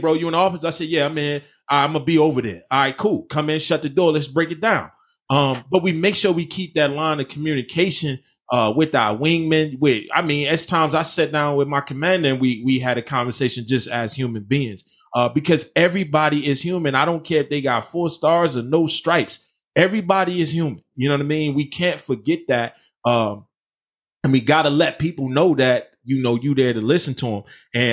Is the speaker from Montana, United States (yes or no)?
no; New Jersey, United States; So I'm from Jersey. So when we say my word is my bond, my word is my bond.